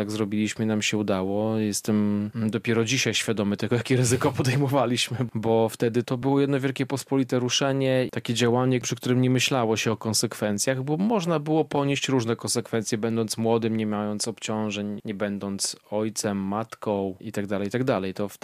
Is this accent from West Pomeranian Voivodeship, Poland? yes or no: no; Białystok, Podlaskie Voivodeship, Poland; jesteśmy stąd, jesteśmy z tym związani